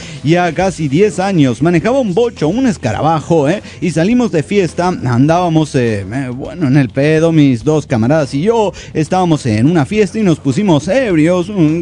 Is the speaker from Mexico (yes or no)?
yes; Mazatlán, Sinaloa, Mexico; now in Tijuana, Mexico; Yo nací y crecí en Mazatlán.